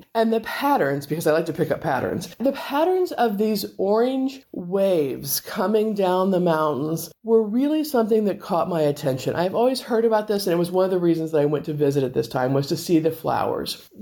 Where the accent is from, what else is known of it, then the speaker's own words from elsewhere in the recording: Midwest, United States; being a farmer, being a Midwesterner, being in the East Coast